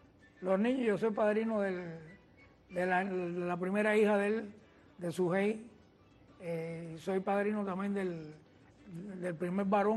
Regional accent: Morón, Ciego de Ávila, Cuba; born there; nosotros somos cubanos nacidos en Cuba. Aunque yo tengo parte colombiano, pero yo nací en Morón.

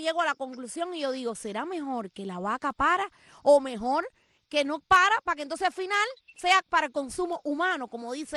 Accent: Cuba; somos cubanos estabulados

